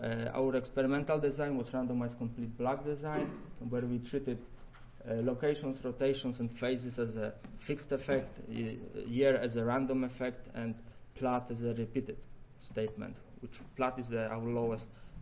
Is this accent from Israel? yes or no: no; Poland; accent: Polish; English is a second language; now in Madison, United States; And I will be presenting to you today, you know, with the beautiful Polish accent.